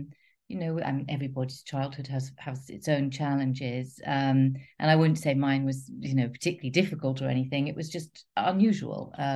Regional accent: London, United Kingdom; I grew up in North London and East London

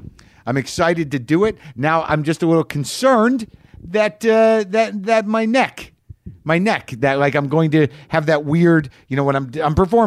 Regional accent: New Mexico, United States; also born or lived in New Jersey; she used to fly us back when I grew up in New Mexico, originally from Jersey. My roots are in Jersey, all right?

